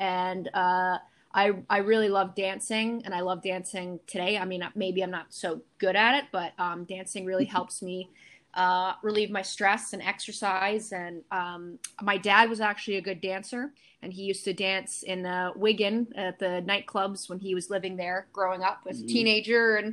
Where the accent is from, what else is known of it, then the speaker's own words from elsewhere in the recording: Tampa, Florida, United States; also born or lived in Calgary, Canada; I was born in Calgary in the 1987. And then in 1991, when I was about turning 4 years old, we moved to Tampa, Florida. And I lived there for the first, you know, 6 years of my life.